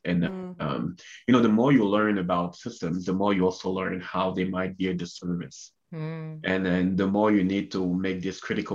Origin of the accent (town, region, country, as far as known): Cameroon; born or raised there; moved away as an adult